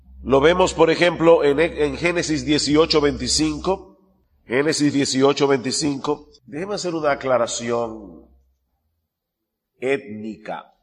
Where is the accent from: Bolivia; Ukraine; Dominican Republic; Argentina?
Dominican Republic; yo soy palestino yo soy dominicano, pero soy palestino de descendencia.